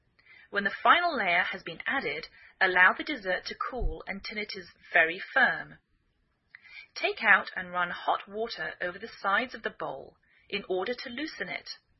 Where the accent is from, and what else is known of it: England, United Kingdom; now in United States